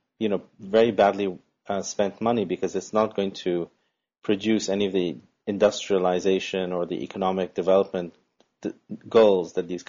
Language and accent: English; United States; I mean, I find it very problematic, I mean, both as an American